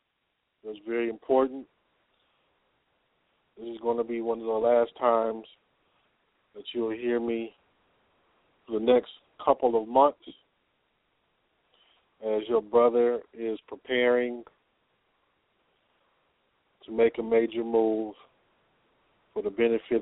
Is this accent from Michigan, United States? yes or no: yes; Detroit, Michigan, United States; if you know I'm from Detroit, all you got to do is just realize it's somebody from Detroit.